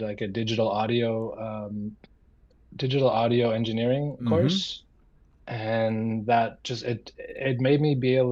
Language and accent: English; Inuvik, Northwest Territories, Canada; Currently in my hometown of Inuvik, Northwest Territories.